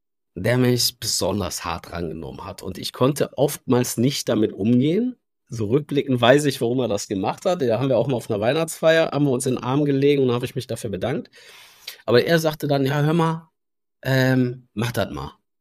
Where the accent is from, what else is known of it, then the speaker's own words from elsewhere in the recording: Cologne, North Rhine-Westphalia, Germany; Ich komme ja aus Köln oder aus dem Kölner Umland, bin dann jedes Mal an die Uni Duisburg-Essen.